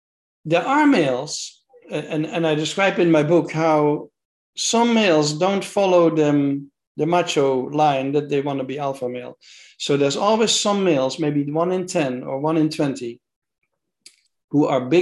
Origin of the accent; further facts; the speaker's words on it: Netherlands; English is a second language; I came from the Netherlands where we had already all these discussions about homosexuality were behind us